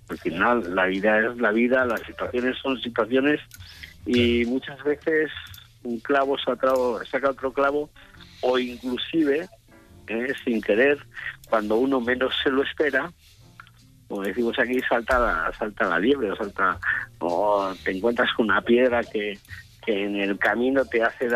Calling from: Navarre, Spain; De Navarra.

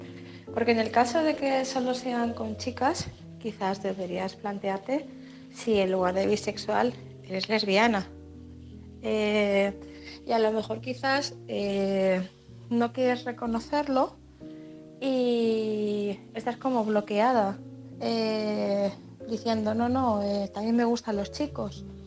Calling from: Madrid, Community of Madrid, Spain; corresponsal de Madrid

